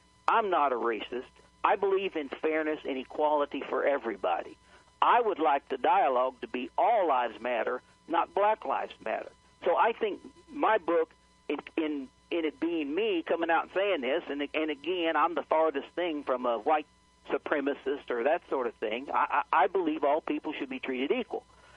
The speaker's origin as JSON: {"language": "English", "region": "Missouri", "country": "United States", "tie": "born or raised there", "said": "I grew up in Southwest Missouri. It's very rural."}